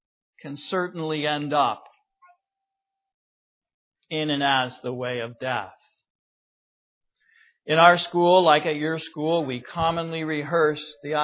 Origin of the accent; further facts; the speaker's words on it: New York, United States; I'm from New York, but I really have a distaste for all three New York football teams.